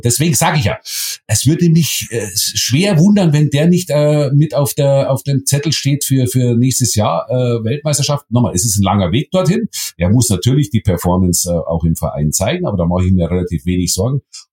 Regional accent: Germany; Also wir als Deutsche können stolz sein auf unsere U21.

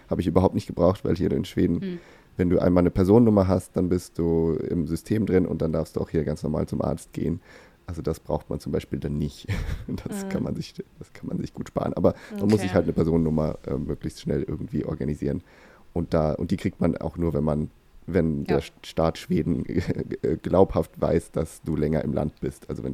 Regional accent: Thuringia, Germany; Und in meinem Heimatbundesland in Thüringen hat man irgendwie vor ein paar Jahren eingeführt, dass der Kindertag im September auch ein Feiertag ist.

